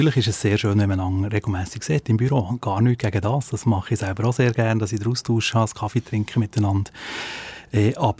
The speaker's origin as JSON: {"language": "German", "country": "Switzerland", "said": "Man darf nicht vergessen, dass wir bei uns in der Schweiz wunderbar zum Beispiel aus den Bergen raus arbeiten können."}